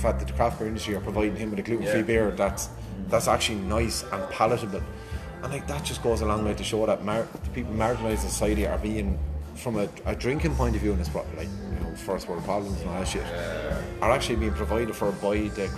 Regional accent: Cork, Munster, Ireland; say growing up in Cork and being in Cork at that time

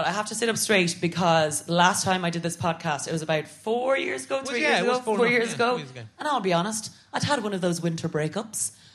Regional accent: Ireland; I'm a triple threat in terms of shame and not liking compliments, and that I'm an Irish Catholic woman.

